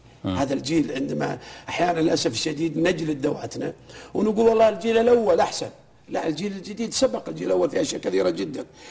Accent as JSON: {"language": "Arabic", "country": "Saudi Arabia", "said": "نحن سعوديين نفتخر بوطن المملكة العربية السعودية"}